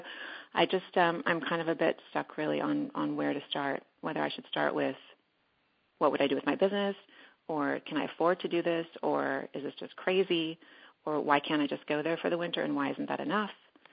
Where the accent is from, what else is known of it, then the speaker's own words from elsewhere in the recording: Canada; Well, first of all, I'm Canadian